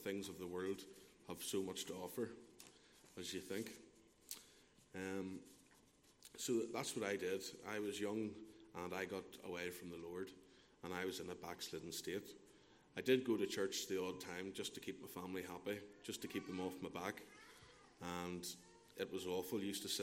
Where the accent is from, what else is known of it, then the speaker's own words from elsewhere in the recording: Lisburn, Northern Ireland, United Kingdom; I grew up just outside of Lisburn. I was born on the 20th of the 11th, 1991.